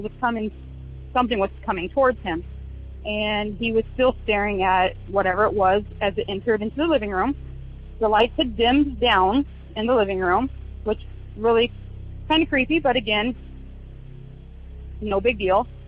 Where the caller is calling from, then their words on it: Wapello, Iowa, United States; I'm calling from Wapello, Iowa.